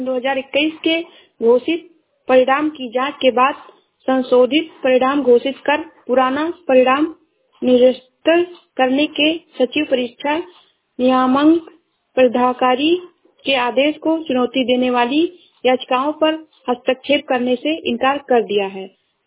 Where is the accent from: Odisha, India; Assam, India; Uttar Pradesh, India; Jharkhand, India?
Uttar Pradesh, India; मैं जिला श्रावस्ती से हूँ।